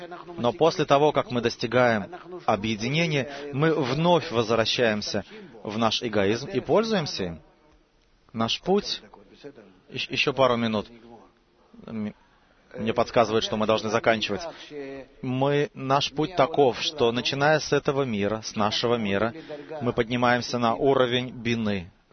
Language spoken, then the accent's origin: Russian; Haifa, Haifa District, Israel; я из Хайфы.